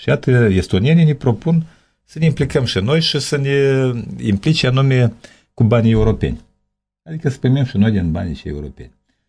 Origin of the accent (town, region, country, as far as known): Moldova; also born or lived in Russia